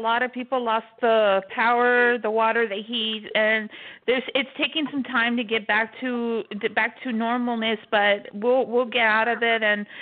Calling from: Houston, Texas, United States; I'm calling from Houston, Texas.

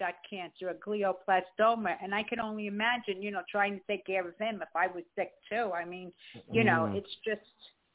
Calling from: The Bronx, New York, United States; I'm calling from the Bronx.

